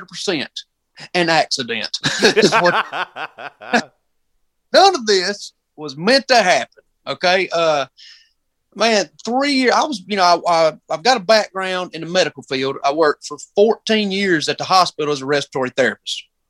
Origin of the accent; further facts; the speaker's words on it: Union, South Carolina, United States; I'm from Union, South Carolina.